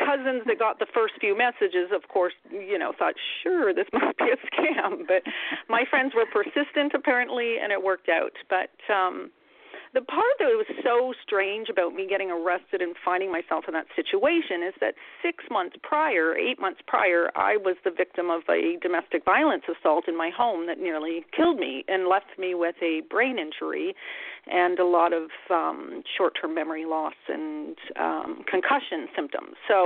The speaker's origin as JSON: {"language": "English", "country": "Canada", "lives_now": "United States", "said": "as a Canadian citizen operating in the U.S. under an investor visa"}